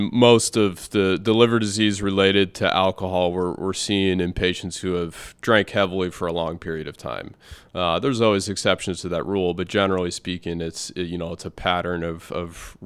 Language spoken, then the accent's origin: English; Erie, Pennsylvania, United States; I'm from Erie, and like I said, I wanted to come back to work with, you know, with my hometown.